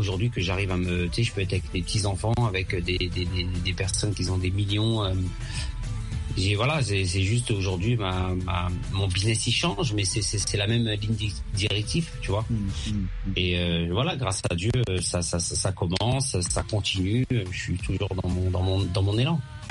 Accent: Algeria; je suis algérien, franco-algérien

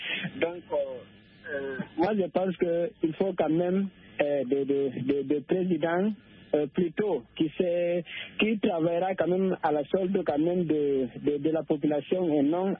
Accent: Guinea; si je prends quand même l'exemple de la Guinée, mon pays d'origine

